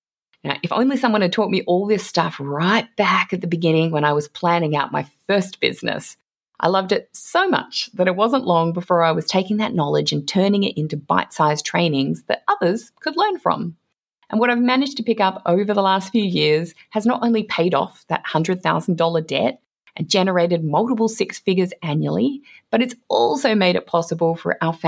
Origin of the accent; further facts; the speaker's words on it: Australia; I'm also an Aussie mum of three young kids